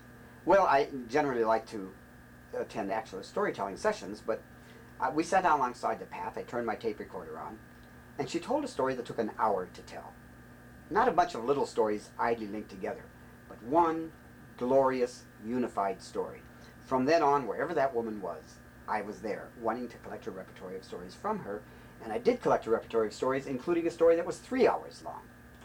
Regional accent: United States; I was from the United States. I can't be all that bad. I was from Muhammad Ali's land.

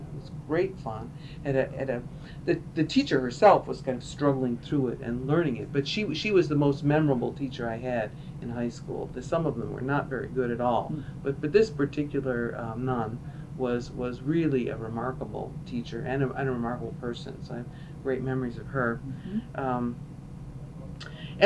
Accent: Buffalo, New York, United States; I was born in Buffalo, New York in September 1948. I was an only child. My parents both were from Polish heritage, so I actually grew up in a strongly ethnic neighborhood in Buffalo, hard-working Polish neighborhood

